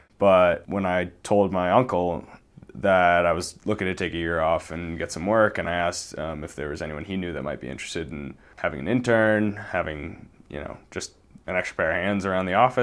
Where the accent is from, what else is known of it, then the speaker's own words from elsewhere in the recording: Boston, Massachusetts, United States; I'm 22 years old. I grew up in the Boston area.